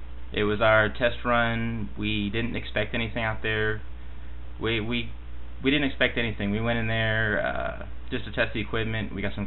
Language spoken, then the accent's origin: English; England, United Kingdom; Well, I'm originally from England